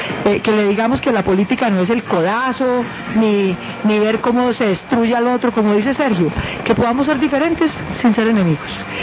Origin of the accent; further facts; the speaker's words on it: Colombia; los tres somos colombianos decentes, hechos a pulso.